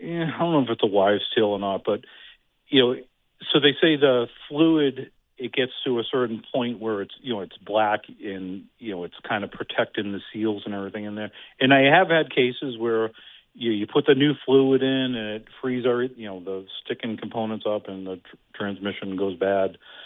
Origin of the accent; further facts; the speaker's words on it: United States; born there; it pains me to say this because I was born in America, I love America